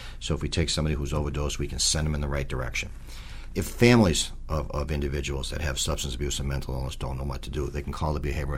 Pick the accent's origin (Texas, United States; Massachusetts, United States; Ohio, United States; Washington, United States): Massachusetts, United States; Lynn; we all, for the most part, all were born and brought up in Lynn. You know, we came up through, we went to the Lynn schools